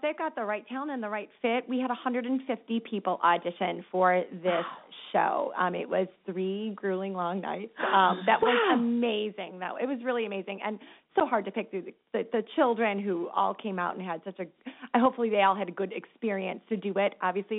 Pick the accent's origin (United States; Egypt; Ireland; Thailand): United States; Wisconsin; also born or lived in Illinois; now in Plano, United States; I live in Plano. I'm originally from rural Wisconsin, but we moved to Illinois, and I love the Naperville area